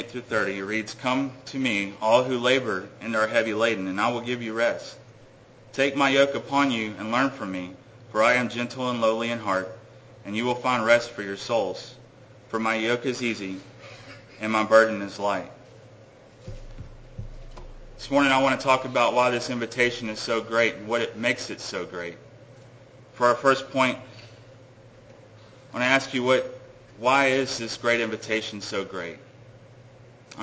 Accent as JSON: {"language": "English", "region": "Texas", "country": "United States", "said": "I'm from Texas, by the way."}